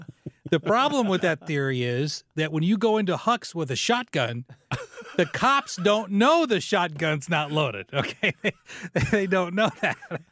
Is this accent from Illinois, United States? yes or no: yes; West Frankfort, Illinois, United States; next time I visit my relatives in my hometown, there's a Casey's in West Frankfort.